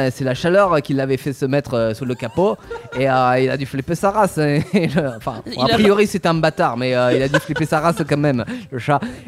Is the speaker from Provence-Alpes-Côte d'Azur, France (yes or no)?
yes; Provence-Alpes-Côte d'Azur, France; accent: Marseille; Moi, c'est mon petit accent marseillais.